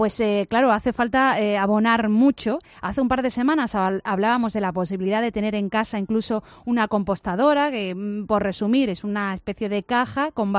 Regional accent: Álora, Andalusia, Spain; Bueno, es que yo soy de Álora, doctor

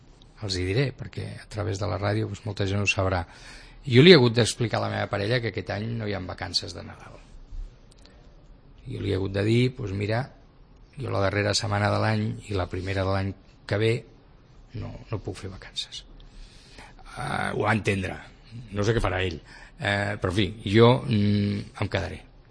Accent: Catalonia, Spain; com a català preocupat per una situació que no crec que es pugui mantenir gaire més en el temps

